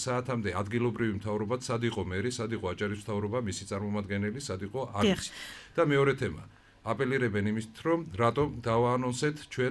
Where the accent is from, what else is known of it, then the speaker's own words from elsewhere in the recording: Batumi, Adjara, Georgia; მე როგორც ბათუმელი აჭარელი და ამ ქვეყნის შვილი, ყველა ვიყავით ვალდებული